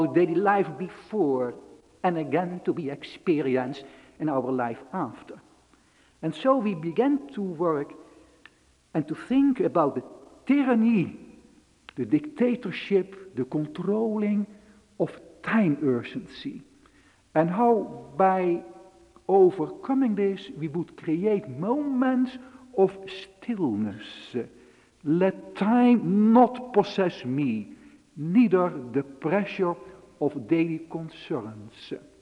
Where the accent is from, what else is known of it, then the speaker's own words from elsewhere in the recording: Netherlands; And here you have the influence of my home country, the Dutch influence. Because in Holland, we have a powerful church, the Dutch Reformed Church.